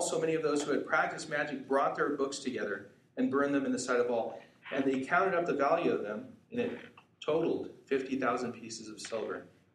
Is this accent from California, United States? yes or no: yes; Anaheim, California, United States; born there; Of course I'm a Christian, right? I was born in Anaheim.